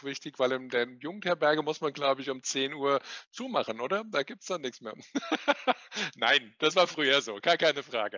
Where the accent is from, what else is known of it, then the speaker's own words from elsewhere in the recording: Frankfurt, Hesse, Germany; als Frankfurter interessiert mich natürlich, wo es stattfinden wird.